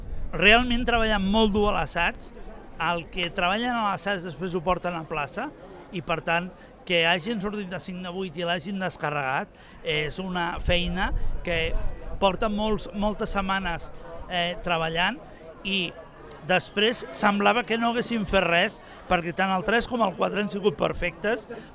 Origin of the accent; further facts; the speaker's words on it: Tarragona, Catalonia, Spain; Cal dir, com a tarragoní que sóc